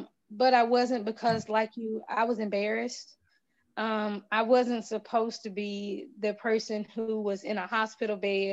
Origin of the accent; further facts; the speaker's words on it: Mississippi, United States; I'm from Mississippi. I'm a Southern girl. I talk to people.